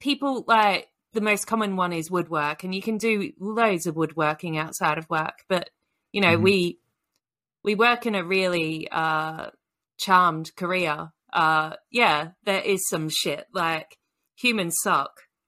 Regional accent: Australia; I'm Australian, hell, like, of course I do.

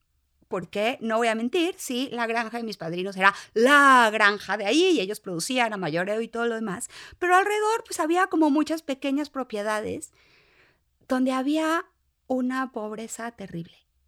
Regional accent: Ensenada, Baja California, Mexico; yo soy de Ensenada y de otra época de Ensenada, no de esta, de todo es valle y vinos y sofisticación.

